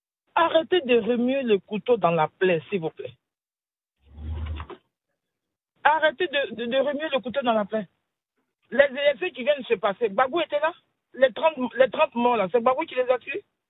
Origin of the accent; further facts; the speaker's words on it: Côte d’Ivoire; ivoirienne d'origine. Et je suis de Gor.